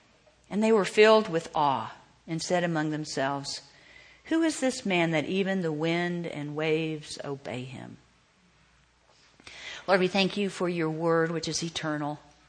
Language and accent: English; Oklahoma, United States; I grew up in Oklahoma, and as a little girl, I remember thunder boomers.